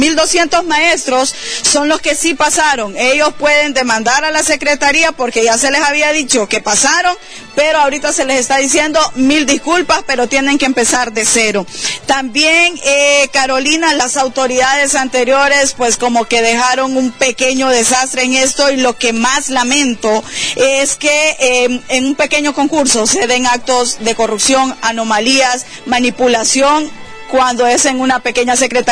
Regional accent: Honduras; Ahora, me pongo como hondureña

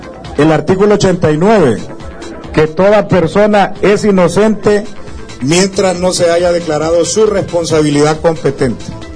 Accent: Honduras; como diputado, como hondureños, con el diputado

